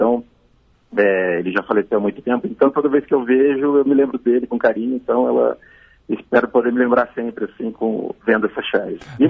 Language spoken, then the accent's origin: Portuguese; Barão Geraldo, São Paulo, Brazil; eu nasci em Barão Geraldo, né, na fazenda Rio das Pedras, então eu morava na roça, literalmente, né?